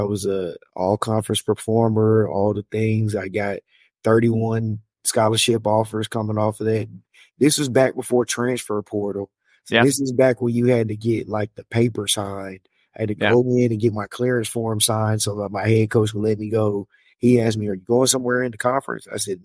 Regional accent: Villa Rica, Georgia, United States; I'm from Villarica, Georgia. I'm born and raised there. I graduated from Villarica High School.

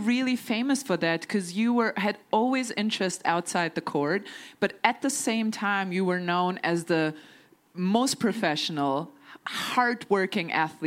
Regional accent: Germany; I'm European. I'm from Germany.

